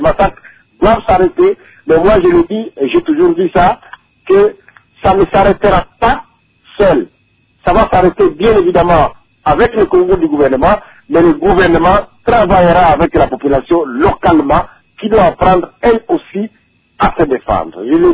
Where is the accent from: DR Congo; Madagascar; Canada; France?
DR Congo; en tant que Congolais